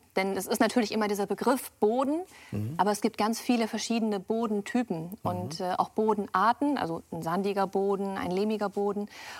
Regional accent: Lower Saxony, Germany; Ich bin auf dem Bauernhof groß geworden, im Landkreis Osnabrück. Also ganz idyllisch in einem Moorgebiet.

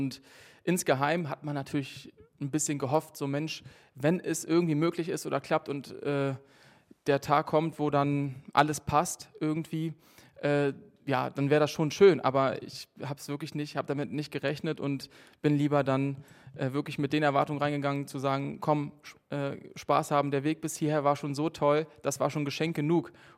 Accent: Northern Germany, Germany; dass wir dann einmal im Jahr als Norddeutsche quasi in Antholz Ski gelaufen sind

